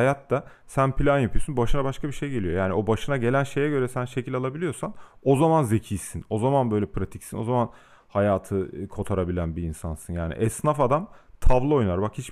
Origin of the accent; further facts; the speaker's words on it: Gaziantep, Turkey; Ben Gaziantep'te büyümüşüm, sen Eskişehir'de büyümüşsün mesela.